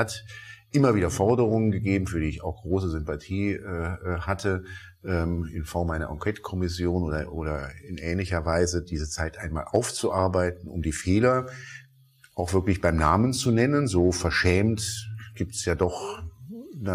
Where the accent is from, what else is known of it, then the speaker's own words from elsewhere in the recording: Rhineland, Germany; born there; ich bin als gebürtiger Rheinländer immer Optimist